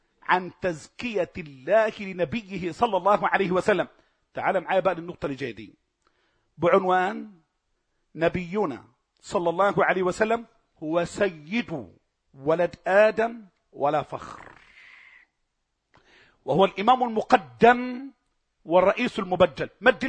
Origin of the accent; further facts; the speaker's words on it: Egypt; عندنا في مصر